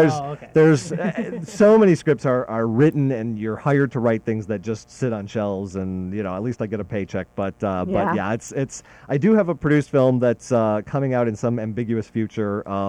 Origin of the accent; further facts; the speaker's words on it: Cleveland, Ohio, United States; moved away as an adult; now in Los Angeles, United States; I moved to California. I was originally from Cleveland, Ohio, and I took the big step 2,500 miles away and moved to Los Angeles, where we are broadcasting, about a little over a decade ago